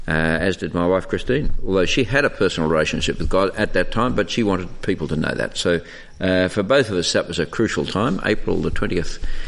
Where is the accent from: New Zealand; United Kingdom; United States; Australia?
Australia; Bellevue Hill, New South Wales; I grew up in Bellevue Hill, looking down at Bondi.